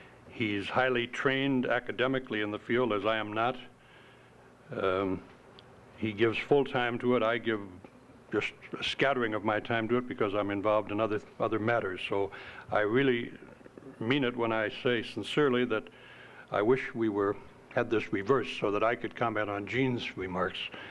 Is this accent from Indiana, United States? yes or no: no; Chicago, Illinois, United States; I'm a Chicagoan on leave for 40 years, but still devoted to the city.